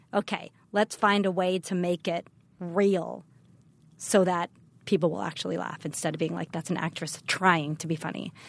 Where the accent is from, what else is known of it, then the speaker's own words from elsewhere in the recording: United States; So, and I am Taiwanese American